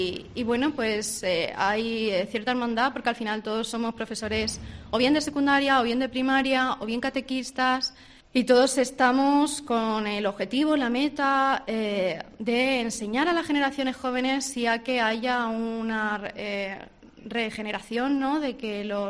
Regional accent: Plasencia, Extremadura, Spain; Y sí, también procedo de Plasencia.

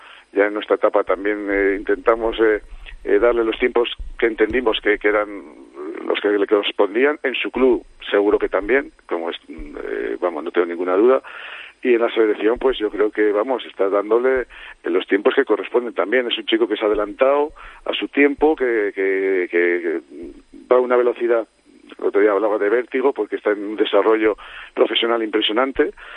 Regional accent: Spain; yo lo digo como aficionado, como español y como ahora seleccionador

